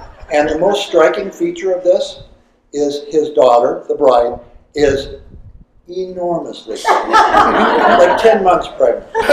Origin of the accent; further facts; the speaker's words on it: Idaho, United States; I'm thinking, I know, I'm from Idaho. What do you do when you encounter a bear?